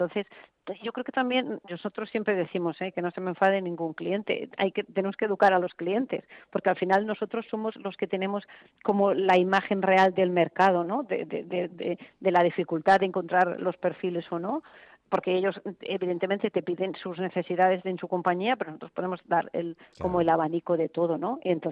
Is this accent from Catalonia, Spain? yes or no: yes; Barcelona, Catalonia, Spain; no sé si me ha notado que soy de aquí de Barcelona